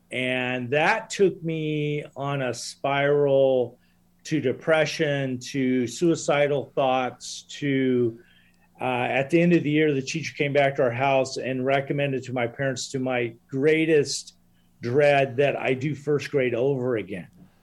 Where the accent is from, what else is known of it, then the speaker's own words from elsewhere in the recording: Oregon, United States; Yeah, I grew up in the States in a small rural town in Southern Oregon in the 60s and, had amazing parents.